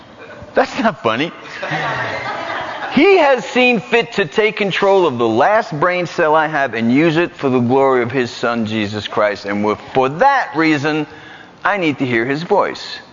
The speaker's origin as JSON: {"language": "English", "region": "New York", "country": "United States", "said": "I'm from the South, as you can no doubt tell by my accent. Right. Deep, deep South, like Bronx, Brooklyn, New York, kind of real South."}